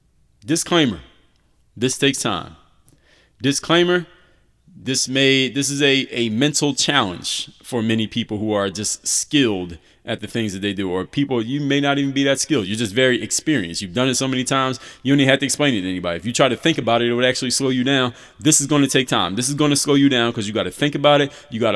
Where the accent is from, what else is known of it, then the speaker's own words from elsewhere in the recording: Philadelphia, Pennsylvania, United States; my grandmother used to make bread pudding all the time when I was growing up in Philadelphia.